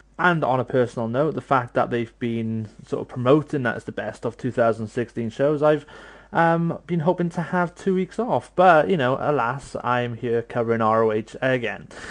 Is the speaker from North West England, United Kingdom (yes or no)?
no; Wales, United Kingdom; accent: Welsh; meaning that both members and non-members are listening to my beautiful Welsh accent.